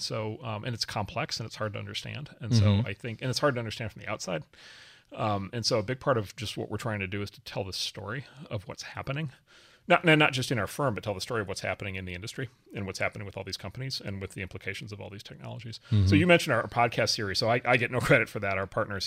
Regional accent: Midwest, United States; I grew up in the rural Midwest. I grew up in Trump country.

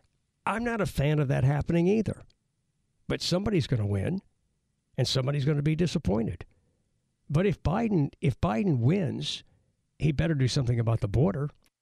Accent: United States; And as an American, as a patriotic citizen, you know, that offends me.

